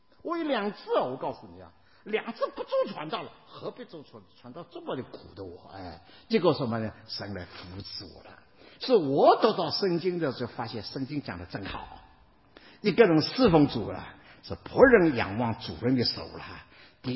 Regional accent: China; 我们中国人说了，打棍子的儿子身上呢，疼疼的娘心里头

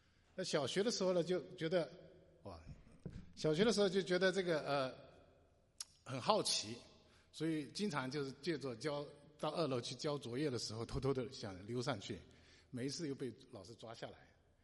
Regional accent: Fujian, China; 我小的时候在福建的闽北，那个当时在这个清末这个明初的时候，那是非常落后这个封闭的地方，封闭的地方。

